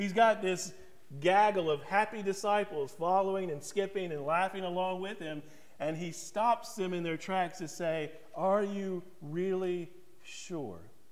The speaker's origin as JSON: {"language": "English", "town": "Whiteville", "region": "North Carolina", "country": "United States", "tie": "born or raised there", "said": "In my hometown of Whiteville, there was a famous house, this Main Street house that was being built for 10 years, 15 years"}